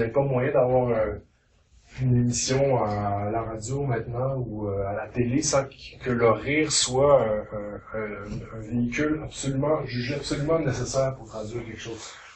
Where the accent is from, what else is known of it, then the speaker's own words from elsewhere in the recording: Quebec, Canada; on l'attrape assez bien à Montréal, puis dans les cantons de l'Est où je viens aussi